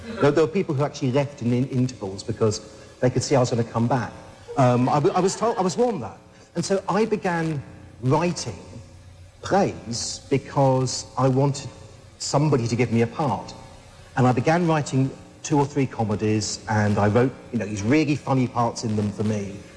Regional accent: United Kingdom; now in United States; for me, as a British person suddenly in America, is what I imagine all of America's like anyway.

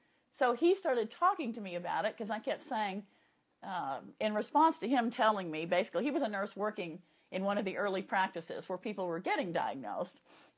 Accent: Texas, United States; Well, if I talk like where I grew up in Texas. and yes, that is how all my cousins still talk today.

